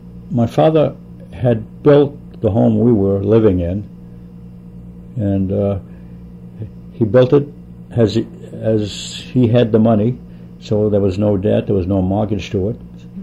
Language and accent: English; Lewiston, Maine, United States; also born or lived in Auburn; Yeah, I did, yes. Lewiston, and a few years we moved to Auburn. My folks had bought an apartment building, and we lived there.